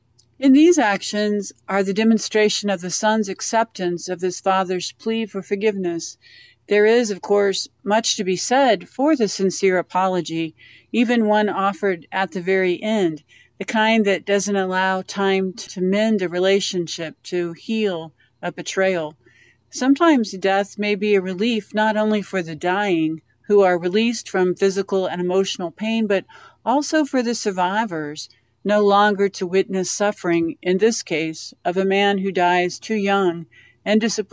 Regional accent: Dodge City, Kansas, United States; from Dodge City, Kansas

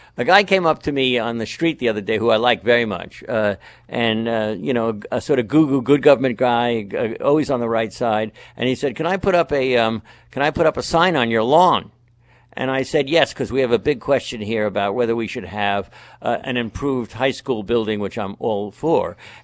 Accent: Massachusetts, United States; In my home state of Massachusetts, there's a lot at stake here

